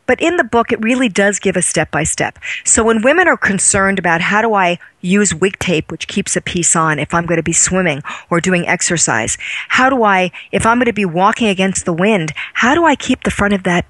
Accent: New York, United States; And I'm from New York.

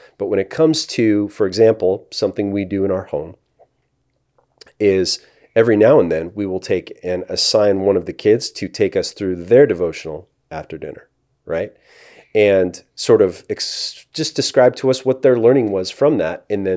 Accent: Chicago, Illinois, United States; And I immediately began to think about my dad. growing up in Chicago, watching him at the church, watching how he modeled his behavior with folks.

